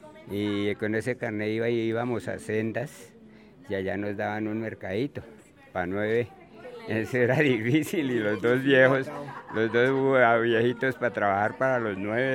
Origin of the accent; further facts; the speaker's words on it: Susacón, Boyacá, Colombia; born there; now in Bogotá, Colombia; Nací en Susacón, Boyacá. Llegué aquí a Bogotá en junio del 53.